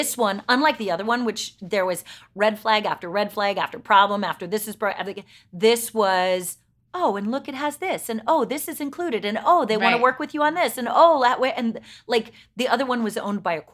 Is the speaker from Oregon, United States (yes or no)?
yes; Oregon, United States; I grew up in Oregon.